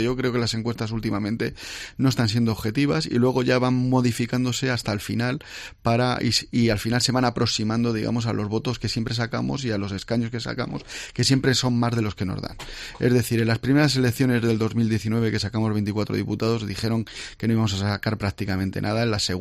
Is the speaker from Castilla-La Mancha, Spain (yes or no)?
yes; Ciudad Real, Castilla-La Mancha, Spain; yo soy de Ciudad Real